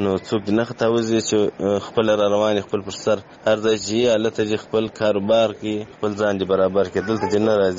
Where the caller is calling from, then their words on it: Kandahar, Afghanistan; also born or lived in Pakistan; د کندهار سره ستاسو په تماس کې یم. وروره دغه اته میاشتې نه میاشتې کېږي چې موږ مهاجر د پاکستان څخه راغلي یو.